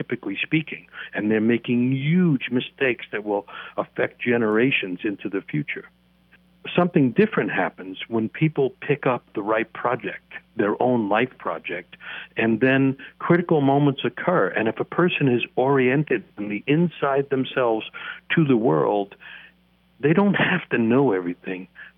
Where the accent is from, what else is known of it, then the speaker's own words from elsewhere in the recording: New York City, New York, United States; you know, I grew up in New York City, and I live inside stories.